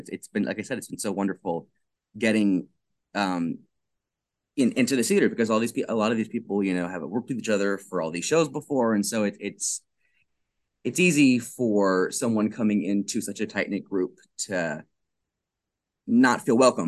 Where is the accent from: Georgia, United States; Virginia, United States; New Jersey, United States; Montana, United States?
Virginia, United States; Alexandria; born and raised in Alexandria, still living in Alexandria.